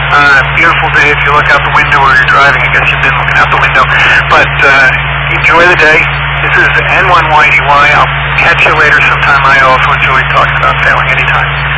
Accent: Port Washington, United States; Yeah, I grew up sailing here in Port Washington.

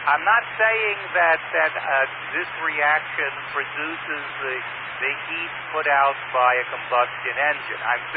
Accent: Brooklyn, New York, United States; having been born and brought up in Brooklyn

